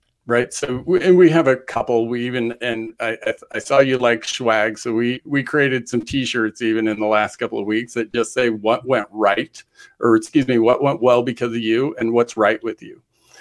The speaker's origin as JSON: {"language": "English", "region": "Idaho", "country": "United States", "tie": "born or raised there", "said": "And growing up in Idaho as a hunter, those are the conversations my dad and I had around the campfire as well."}